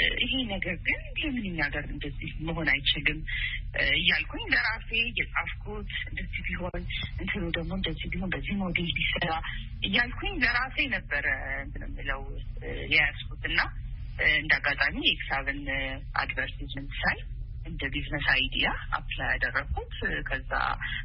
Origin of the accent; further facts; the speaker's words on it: Addis Ababa, Ethiopia; እኔ እንግዲህ ተወልጄ ያደኩት አዲስ አበባ ነው።